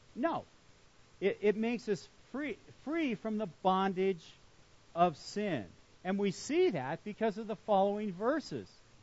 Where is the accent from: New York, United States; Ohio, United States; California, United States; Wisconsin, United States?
California, United States; Long Beach; You know, I grew up in Long Beach. I was born there, grew up there, and there's a place in Long Beach called the Traffic Circle.